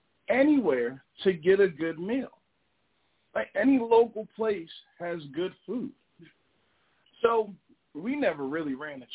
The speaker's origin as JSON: {"language": "English", "region": "Northeast", "country": "United States", "said": "maybe that's just because we're both from the Northeast"}